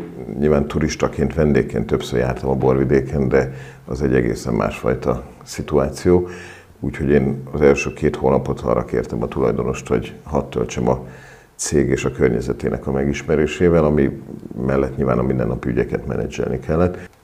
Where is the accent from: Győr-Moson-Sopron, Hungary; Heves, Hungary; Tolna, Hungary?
Győr-Moson-Sopron, Hungary; Győr; Az ország túlsó végéből érkeztem, én alapvetően győri vagyok